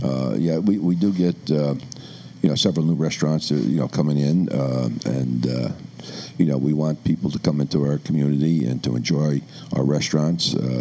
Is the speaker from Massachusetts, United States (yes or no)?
yes; Worcester, Massachusetts, United States; People come up to me and say, oh, I say, I'm from Worcester. Oh, that's where the Capitol Theater is.